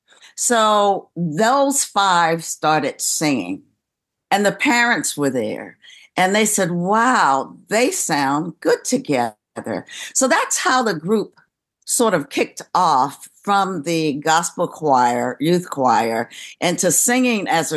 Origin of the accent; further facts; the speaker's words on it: New York City, New York, United States; they left Georgia and came to my hometown of New York City with Bobby Robinson.